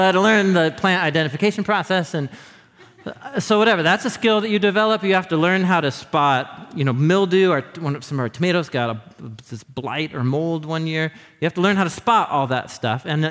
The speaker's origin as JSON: {"language": "English", "town": "Portland", "country": "United States", "tie": "born or raised there", "also_born_or_lived": "Madison", "said": "I grew up in Portland, but I had a long hiatus. My wife and I moved here from Portland to the upper Midwest for about 9 years"}